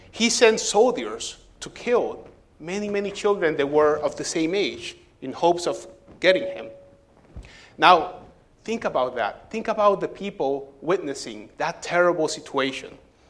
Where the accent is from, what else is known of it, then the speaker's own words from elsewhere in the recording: Puerto Rico; accent: Puerto Rican; That is French with my Puerto Rican accent.